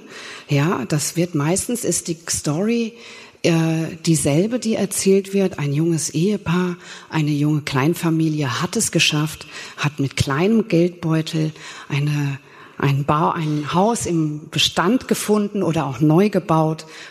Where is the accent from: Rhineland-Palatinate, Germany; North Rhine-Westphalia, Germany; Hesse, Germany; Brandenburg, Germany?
Rhineland-Palatinate, Germany; Mainz; Aber wenn ich jetzt mal so an meine Heimatstadt Mainz denke, wo ich dann zu Hause bei den Eltern auch mal in die Lokalzeitung schaue